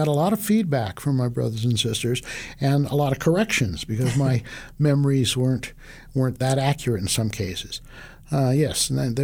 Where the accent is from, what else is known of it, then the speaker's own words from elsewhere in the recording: San Jose, California, United States; I grew up in San Jose in the Santa Clara Valley, and in those days, all of what is now Silicon Valley had a population of 78,000 people, small town.